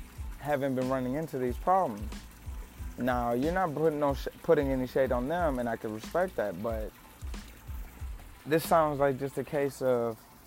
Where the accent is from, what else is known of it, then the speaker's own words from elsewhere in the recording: Detroit, Michigan, United States; I got to see him play in person against my hometown Pistons.